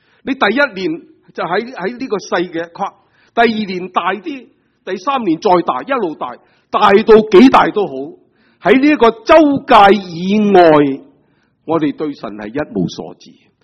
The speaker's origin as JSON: {"language": "Chinese", "region": "Guangdong", "country": "China", "said": "所以我们广东人最惨食的那个饭就是煲仔饭"}